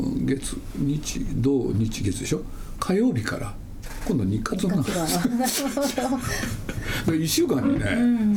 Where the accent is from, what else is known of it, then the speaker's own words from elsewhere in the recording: Nagoya, Aichi, Japan; 僕はね、ご承知のように名古屋で、そうするとね、僕の実家の真ん前にね、歩いて3分のところに映画館があって